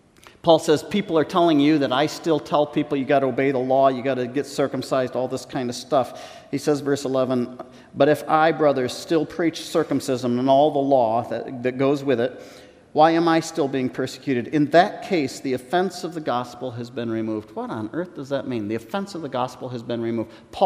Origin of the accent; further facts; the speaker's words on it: United States; Many of us growing up in America, we have had the privilege of living in the most dominant nation on earth in our lifetimes.